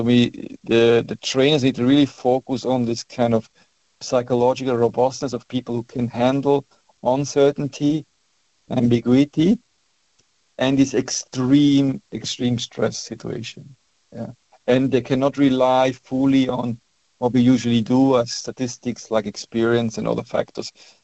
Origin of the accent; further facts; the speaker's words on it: Spain; I grew up in Spain. I'm Swiss and I grew up in Spain, so Spain is always close to my heart in general.